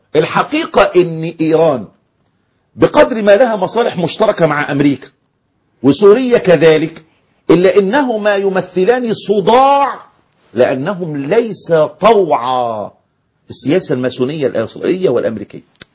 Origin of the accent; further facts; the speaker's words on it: Egypt; وعندنا في مصر